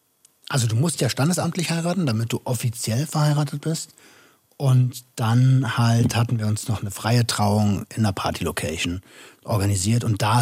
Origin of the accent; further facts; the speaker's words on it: Berlin, Germany; ich glaube, wir kommen ja aus Berlin